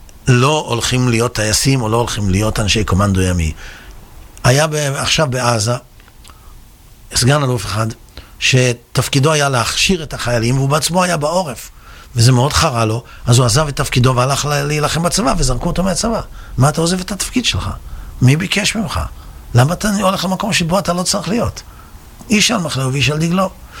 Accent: Netanya, Central District, Israel; אני גדלתי בנתניה, לא היום, לפני הרבה שנים, שנתניה הייתה עיר הפשע של מדינת ישראל.

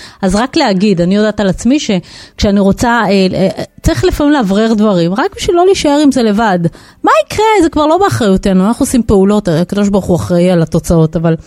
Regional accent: Jerusalem, Jerusalem District, Israel; כירושלמית לירושלמית, כן.

